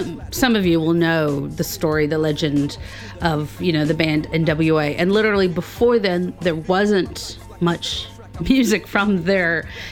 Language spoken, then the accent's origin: English; Los Angeles, California, United States; I mean, I'm from LA originally. I was born in LA, but I'm not from Compton, which is what we're doing today.